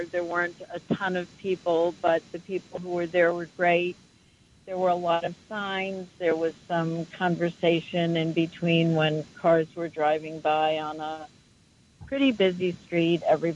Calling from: Huntington, New York, United States; I'm calling from Long Island near Huntington

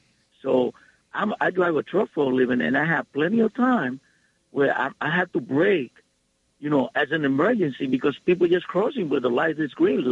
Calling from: Bronx, New York, United States; I'm calling from the Bronx.

